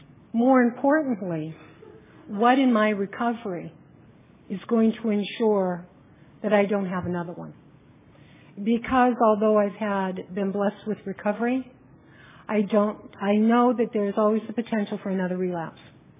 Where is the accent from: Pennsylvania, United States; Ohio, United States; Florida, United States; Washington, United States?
Florida, United States; Largo; I want to start with a little bit about my background. I'm from Largo, Florida